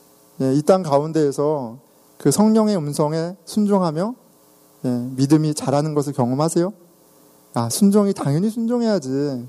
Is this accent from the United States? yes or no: no; South Korea; 내가 한국 남자인 것